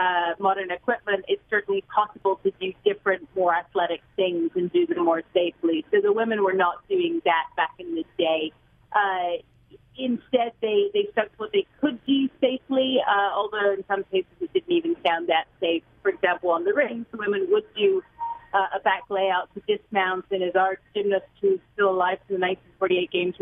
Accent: London, United Kingdom; but as a Londoner, I can well imagine that the rains got in the way.

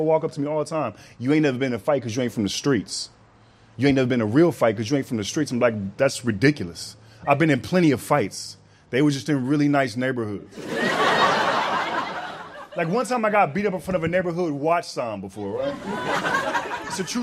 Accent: Fort Worth, Texas, United States; I'm actually from the suburbs. Boom, in your face. Bet you didn't know that. I'm from Fort Worth, Texas, man.

